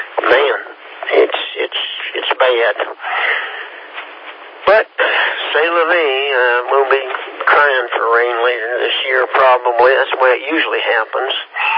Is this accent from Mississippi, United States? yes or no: no; Kansas, United States; I'm from Kansas, you know.